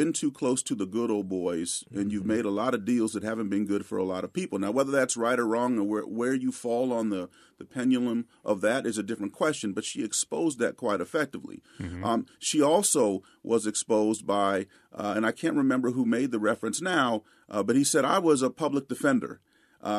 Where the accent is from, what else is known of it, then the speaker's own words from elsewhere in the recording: Los Angeles, California, United States; I mean, I'm from Los Angeles, born and raised.